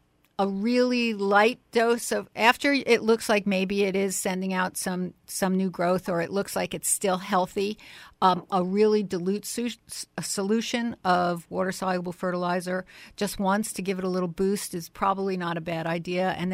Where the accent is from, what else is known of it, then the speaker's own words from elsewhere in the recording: Newark, New Jersey, United States; And I used to shop when I was growing up in Newark with my mother.